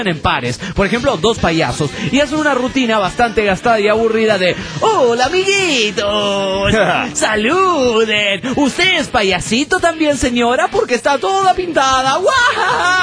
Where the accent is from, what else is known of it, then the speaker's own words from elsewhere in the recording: Bolivia; de Bolivia.